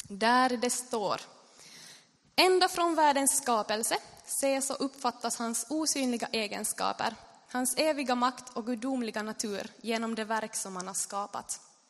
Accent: Bergö, Ostrobothnia, Finland; now in Vaasa, Finland; Och jag kommer från Bergö. Och det är en väldigt naturlig ö.

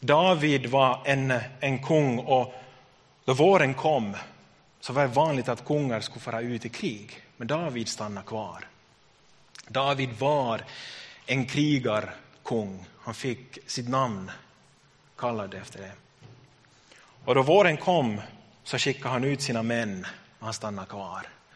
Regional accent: Jakobstad, Ostrobothnia, Finland; sista året här och så tänkte jag att jag kommer inte att flytta hem till Jakobstad.

